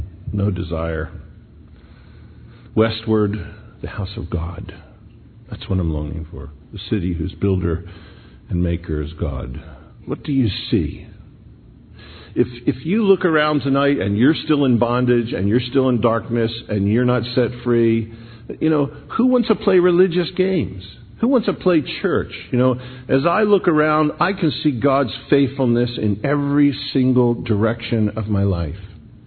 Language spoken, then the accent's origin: English; Philadelphia, Pennsylvania, United States; I just think growing up in Philly, mom and dad not saved, long journey.